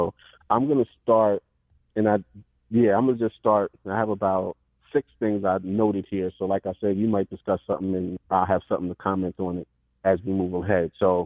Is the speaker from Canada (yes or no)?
no; New York City, New York, United States; I'm from New York, so I can speak from New York City and the surrounding area. There's parts of Jersey that are like that. I live in Jersey now